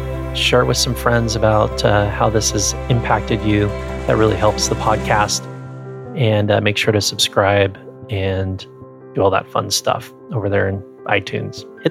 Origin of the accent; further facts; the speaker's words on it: San Diego, California, United States; here in the Southern California area, actually San Diego area, my hometown.